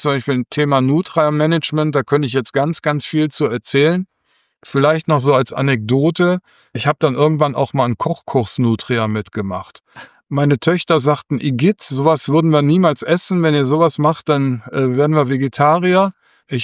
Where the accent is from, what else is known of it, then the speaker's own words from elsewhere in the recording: North Rhine-Westphalia, Germany; weil ich gebürtiger Niederrheiner bin und am Niederrhein lebe.